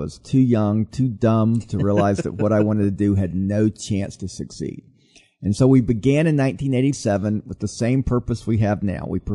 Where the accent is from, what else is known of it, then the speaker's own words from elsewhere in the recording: Atlanta, Georgia, United States; I grew up in Atlanta, and my whole life growing up, when the door was opened, my family was there